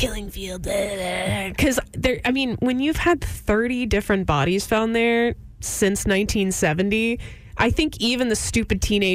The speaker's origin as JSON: {"language": "English", "town": "Dickinson", "region": "Texas", "country": "United States", "said": "I'm from south of Houston, closer to Galveston. I'm technically from Dickinson, but one exit over is League City, which is famous for, we're close to NASA."}